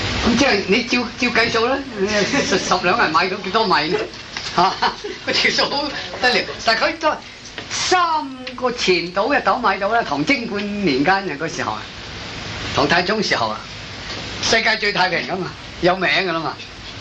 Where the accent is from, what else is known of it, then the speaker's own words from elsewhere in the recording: Guangdong, China; 我哋廣東人叫啲外省人又都嚼咧佬